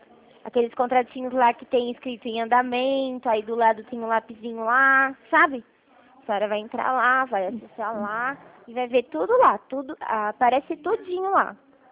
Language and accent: Portuguese; Toledo, Paraná, Brazil; Sou de Toledo.